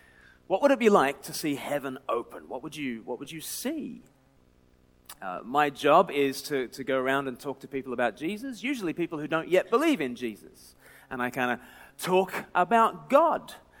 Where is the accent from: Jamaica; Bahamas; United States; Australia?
Australia; I am from Australia, as has been said, but I don't sound like it. I sound like a pom to all the Australians, and I sound like a convict to all the English